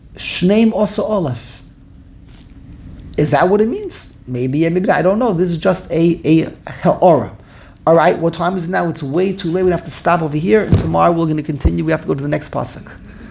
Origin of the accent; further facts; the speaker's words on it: New York City, New York, United States; I grew up in the Lower East Side